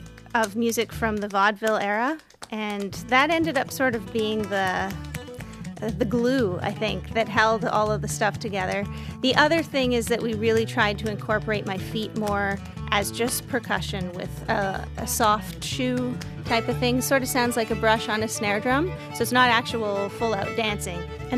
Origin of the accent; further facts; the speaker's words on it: Ontario, Canada; I grew up in the Ottawa Valley, and my parents are both huge fans of the local traditional music scene.